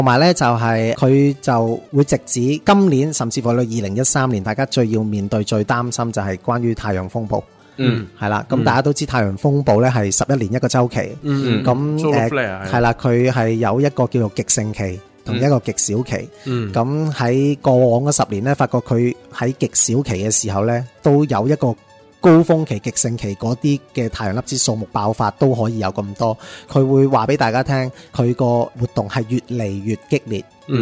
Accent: Hong Kong; 我哋香港人好同力同心咁去捐钱，

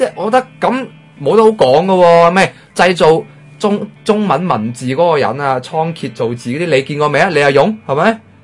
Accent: Hong Kong

